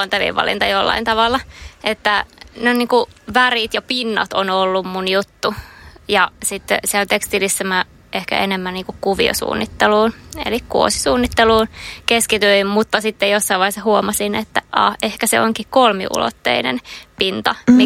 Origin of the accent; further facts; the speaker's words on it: Mikkeli, South Savo, Finland; Mä oon alun perin Mikkelistä.